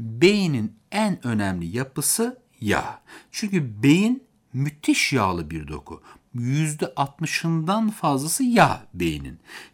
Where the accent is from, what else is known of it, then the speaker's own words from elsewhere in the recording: Beypazarı, Ankara, Turkey; Ben Ankara Beypazarlıyım mesela.